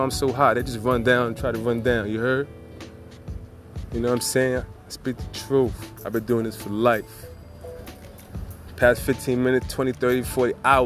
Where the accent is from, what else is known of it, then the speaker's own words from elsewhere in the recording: New York, United States; And I'm from New York.